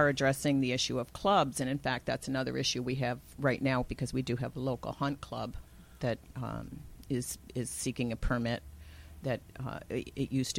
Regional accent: Pleasant Valley, New York, United States; Taconic, I grew up in Pleasant Valley, which was, very small. When I grew up there, it was a very small town, and Taconic has that same feel.

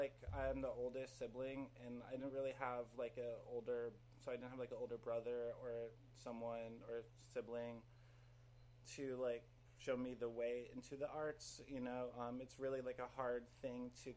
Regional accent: Durham, New York, United States; also born or lived in Hudson, United States; So I was born in Hudson, New York in 1993, and I grew up not too far from the station out in Durham on a real country road with like no sidewalks.

